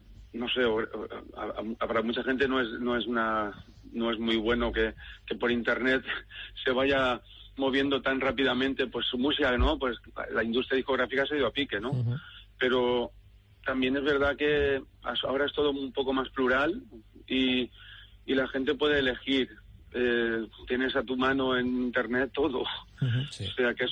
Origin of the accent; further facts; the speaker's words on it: Valencia, Valencian Community, Spain; Yo vengo de Valencia y hay más de 1.500 personas enganchadas al baile.